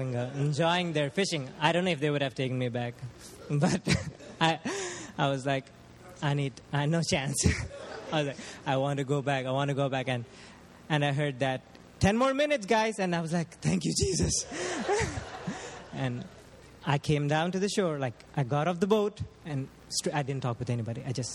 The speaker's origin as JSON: {"language": "English", "country": "India", "said": "In India, fishing is a livelihood."}